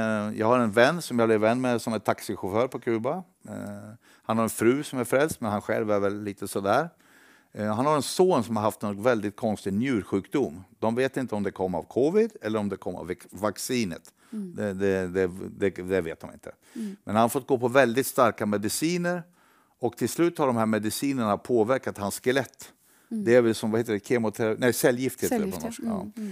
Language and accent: Swedish; Sweden; Och jag som svensk, dum som jag är